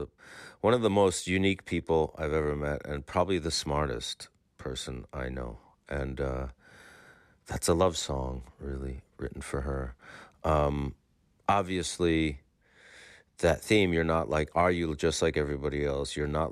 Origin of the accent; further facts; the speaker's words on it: New York, United States; As a New Yorker, because he was such an iconic one